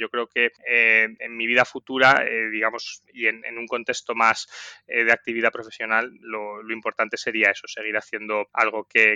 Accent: Zaragoza, Aragon, Spain; born there; nací en Zaragoza en 1986, de manera un poco circunstancial, o sea, estaba mi padre destinado allí y ese es mi lugar de nacimiento y bueno, es una ciudad a la que tengo un especial cariño, pero vamos, no tengo mucho más vínculo

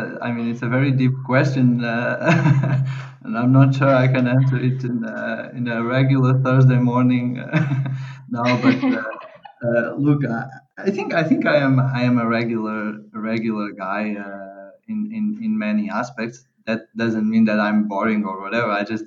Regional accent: Lisbon, Portugal; moved away as an adult; now in Netherlands; I am Portuguese. I was born and raised in Lisbon. I lived there pretty much all my life until I was something like 20 years old, and then I moved to the Netherlands to do my master's there.

